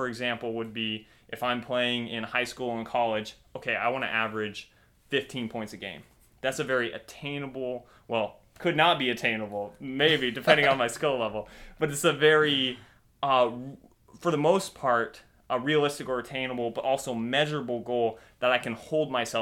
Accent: California, United States; now in East Coast, United States; Like we kind of briefly mentioned, I'm from California, living on the East Coast now.

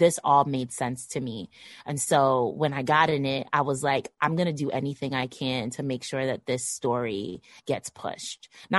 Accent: Brooklyn, New York, United States; I'm from Brooklyn, so I've watched … a lot of my career

